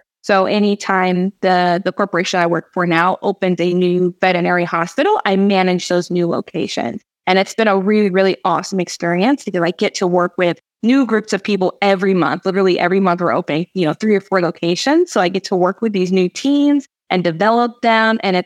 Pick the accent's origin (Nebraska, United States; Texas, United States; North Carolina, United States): Texas, United States; now in Arizona, United States; Like I'm from Texas and right now, like I said, I'm in Arizona